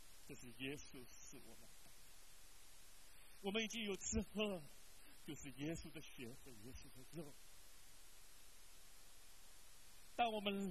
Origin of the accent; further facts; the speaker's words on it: Shanghai, China; 因为那个时候在上海，我们住的是石库门房子